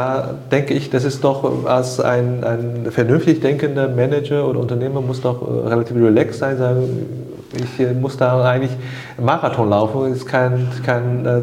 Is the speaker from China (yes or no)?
yes; China; ich bin Chinese